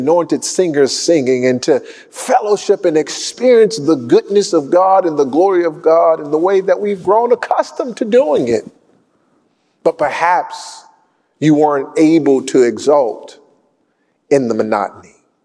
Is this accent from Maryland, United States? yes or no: yes; Baltimore, Maryland, United States; I'm a Baltimore kid and I grew up on King Syrup.